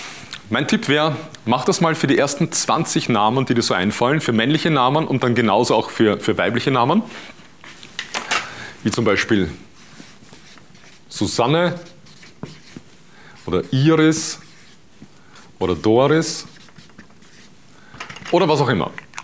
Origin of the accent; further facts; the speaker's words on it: Vienna, Austria; Hier bei uns in Wien, ich bin Wiener, wie du hörst